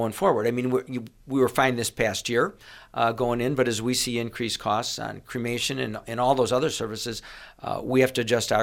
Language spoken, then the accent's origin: English; Chicago, Illinois, United States; we saw a heroin problem where I grew up in the Chicago area, as well as LSD.